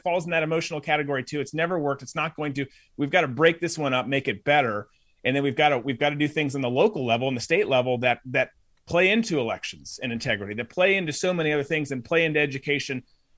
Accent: Minnesota, United States; I grew up in Minnesota. I love the state.

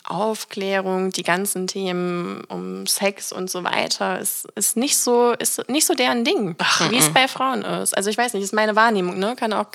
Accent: Hamburg, Germany; Ich komme aus Hamburg.

